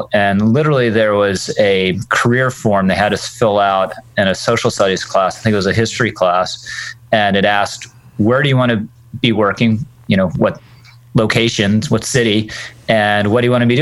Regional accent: Virginia, United States; now in New York, United States; And then particularly when I moved to New York, I was originally from Virginia, going to Redeemer and listening to Tim Keller had a big influence on me.

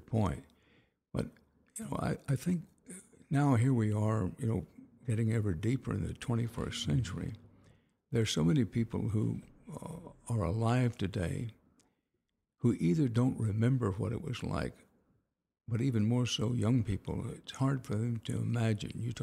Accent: Houston, Texas, United States; I was born in Wharton, growing up in Houston

